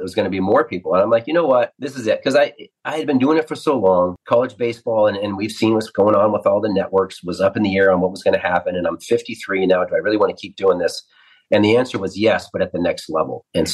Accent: Pacific Northwest, United States; But again, I grew up in the Northwest. So if you're going to grow up in the Northwest, you better be able to adjust season to season

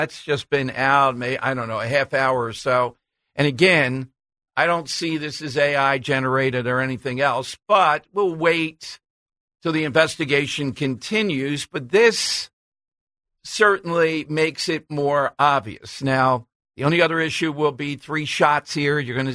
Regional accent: United States; And as an American, I have a right to state that.

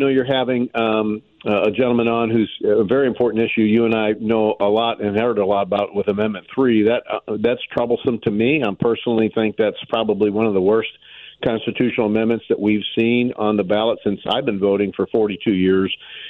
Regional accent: St. Louis, Missouri, United States; It's always great to be on my hometown of St. Louis

